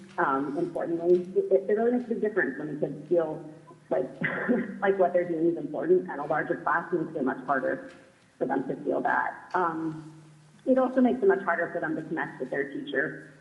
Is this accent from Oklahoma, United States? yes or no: no; Fairbanks, Alaska, United States; I'm from Fairbanks.